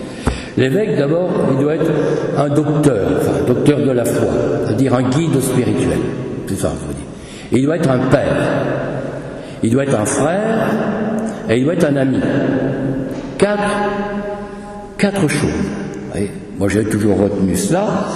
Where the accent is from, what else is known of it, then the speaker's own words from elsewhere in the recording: Boulogne-sur-Mer, Hauts-de-France, France; je dis non, je suis un ch'ti, mais de Boulogne-sur-Mer.